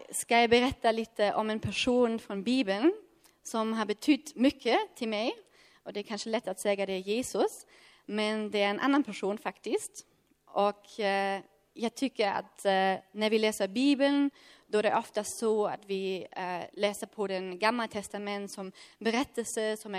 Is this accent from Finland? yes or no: no; Germany; Swedish is a second language; jag är från Tyskland och det är min sista dag som 24-åring.